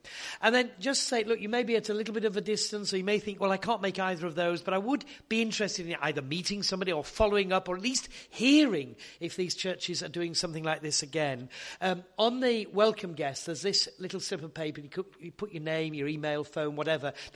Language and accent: English; Yorkshire and the Humber, United Kingdom; it was my joke as a Yorkshireman